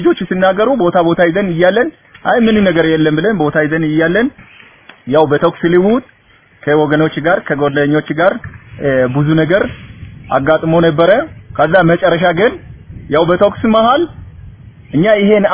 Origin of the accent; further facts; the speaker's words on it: Southern Nations, Nationalities, and Peoples' Region, Ethiopia; ተወልጄ ያደኩት ጋሞጎፋ ዞን ውስጥ ነው።